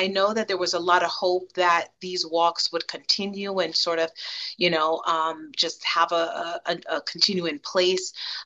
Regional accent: New York City, New York, United States; I'm not from here. I grew up in New York, at the Bronx specifically.

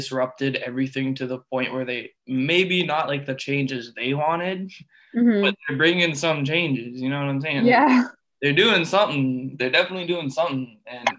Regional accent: Toronto, Ontario, Canada; because I'm from Toronto.

